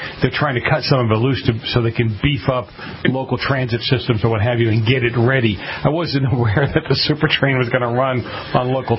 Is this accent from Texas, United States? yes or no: no; Boston, Massachusetts, United States; Well, just you'll pardon my negativity, but I grew up in Boston.